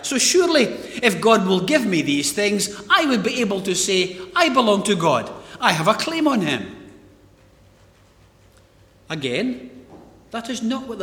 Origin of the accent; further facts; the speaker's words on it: Kennewood, Scotland, United Kingdom; I was born and brought up in Kennewood. It's part of Scotland. It's part of the United Kingdom.